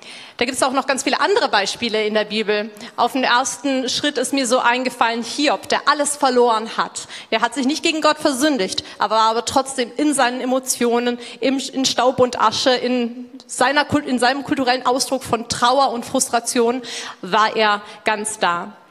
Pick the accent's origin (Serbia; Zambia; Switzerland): Zambia; zur genau gleichen Uhrzeit, weil wir keine Zeitverschiebung haben, sind Christen bei uns zu Hause in Sambia dabei, beten das gleiche Vaterunser, beten die Psalmen wie ihr